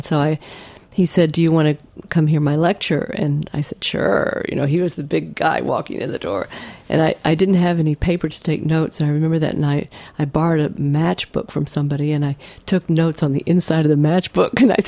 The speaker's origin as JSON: {"language": "English", "region": "Texas", "country": "United States", "tie": "born or raised there"}